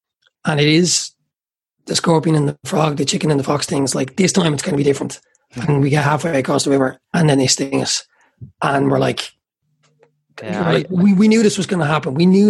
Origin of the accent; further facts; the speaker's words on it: Ireland; Ireland is a brilliant country. It is a great country. I love being Irish. I love living here.